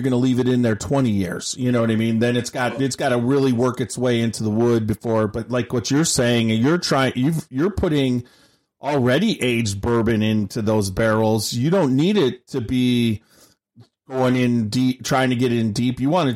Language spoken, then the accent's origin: English; Milwaukee, Wisconsin, United States; She's from my hometown, Milwaukee, where I was born.